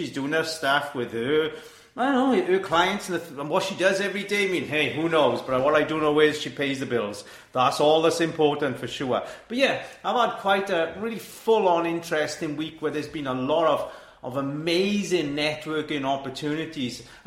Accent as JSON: {"language": "English", "region": "Wales", "country": "United Kingdom", "said": "I mean, I'm Welsh speaking, I'm pretty cool, I can do this off my tongue, but, I mean, my Deb is still doing the Llandeilo thing, which is almost criminal when you're a Welsh person."}